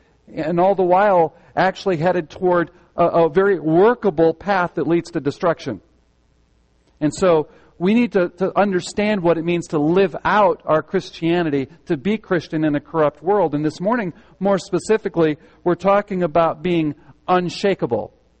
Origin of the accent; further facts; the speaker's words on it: Midwest, United States; I grew up in the Midwest. We kind of moved around a little bit, but both of us, very Midwestern.